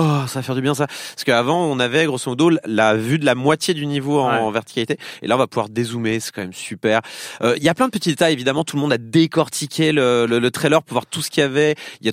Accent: south of France, France; accent: southern French; j'ai repris mon accent du sud, tu remarques.

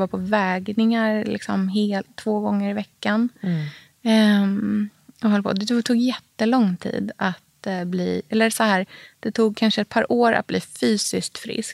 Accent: Norrköping, Östergötland, Sweden; om man jämför med det livet som jag hade hemma i Norrköping, var ju jätteannorlunda.

